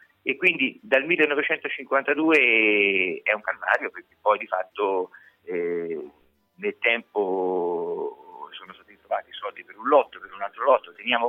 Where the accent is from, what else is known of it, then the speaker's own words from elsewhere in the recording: Grosseto, Tuscany, Italy; siamo da Grosseto proprio i più lontani in assoluto